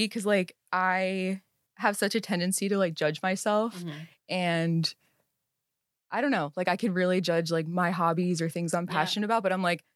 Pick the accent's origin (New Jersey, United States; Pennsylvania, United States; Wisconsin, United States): Pennsylvania, United States; Literally Pennsylvania, right outside of Philly.